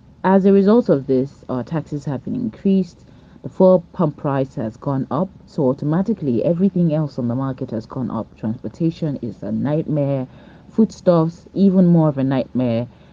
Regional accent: Delta, Nigeria; now in Lagos, Nigeria; I'm originally from Delta State, but I live in Lagos State.

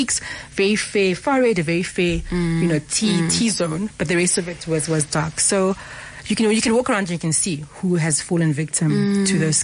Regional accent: Harare, Zimbabwe; because I grew up in Harare

